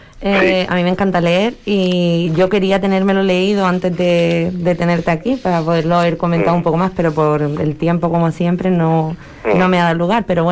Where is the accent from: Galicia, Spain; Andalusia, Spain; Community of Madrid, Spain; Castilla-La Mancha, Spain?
Andalusia, Spain; Huelva; Yo también soy andaluza, sí. … de Huelva. De Huelva, choquera.